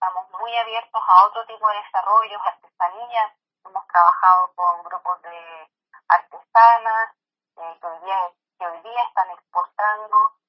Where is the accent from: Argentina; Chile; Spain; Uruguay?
Chile; Santiago, Santiago Metropolitan Region; Nosotros acá en Santiago, que somos de Santiago, encerrados en el cemento